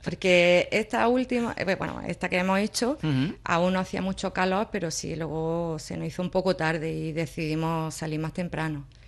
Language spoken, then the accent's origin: Spanish; Andalusia, Spain; lo que quiero enseñar es mi tierra. Por eso de aquí he elegido la zona